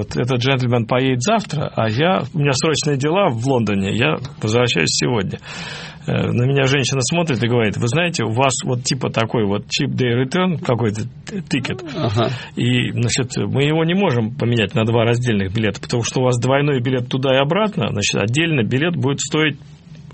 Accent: Russia; мы, несколько человек из России, были приглашены на их регулярный какой-то проходящий радиофестиваль английский

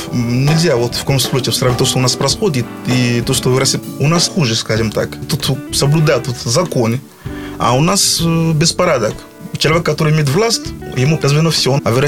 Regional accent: Mali; Russian is a second language; now in Russia; я из Мали, и у нас жарко, скажем так, очень жарко.

